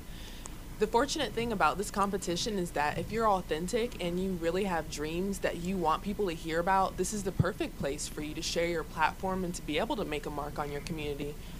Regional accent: Illinois, United States; moved away; also born or lived in South Carolina; I'm originally from Illinois, and I most recently moved from Columbia, South Carolina.

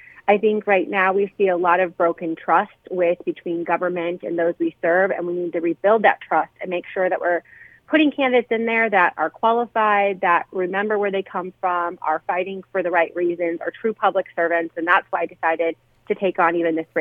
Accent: Granite City, Illinois, United States; Yes, I'm a girl from Granite City. My born and raised, my parents still live there.

